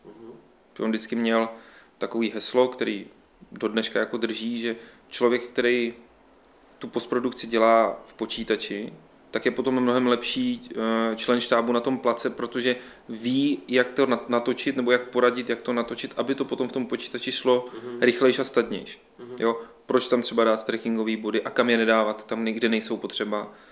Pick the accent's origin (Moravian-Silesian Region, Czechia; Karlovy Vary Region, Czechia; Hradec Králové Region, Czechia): Moravian-Silesian Region, Czechia; Dolní Moravice; now in Prague, Czech Republic; No já jsem úplně původně ze severu Moravy, uh-huh. Takový malý vesnice Dolní Moravice. Teď teda pracuju hlavně v Praze, posledních 12 let se pohybuju v Praze.